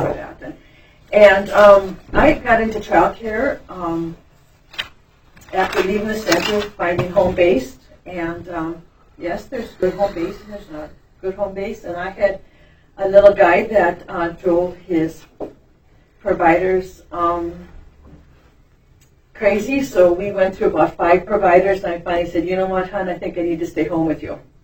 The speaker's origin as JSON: {"language": "English", "town": "Crookston", "region": "Minnesota", "country": "United States", "said": "I'm licensed family chef here, and I'm from Crookston."}